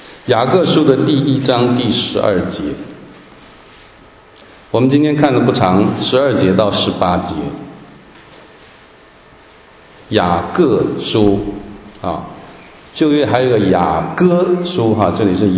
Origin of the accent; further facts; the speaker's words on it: Taiwan; 我从台湾来，那粽子啊，我相信大陆也一样啊。